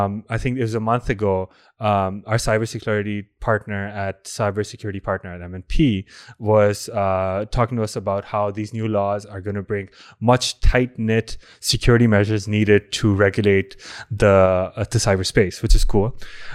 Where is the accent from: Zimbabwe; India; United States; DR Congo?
India; English is a second language; I'm Indian, by the way, so I follow this.